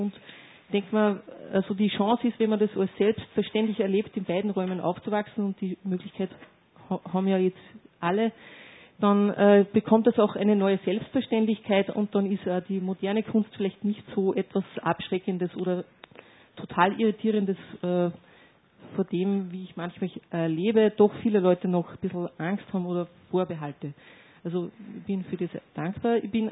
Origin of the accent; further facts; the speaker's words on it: Linz, Upper Austria, Austria; also born or lived in Peuerbach; Ich bin aufgewachsen in der Pfarre Linz-Heiliger Geist, einem Betonbau aus den 70er Jahren, und in der Pfarre Peuerbach, bin mit moderner und gotisch-barocker Kirche sozusagen groß geworden.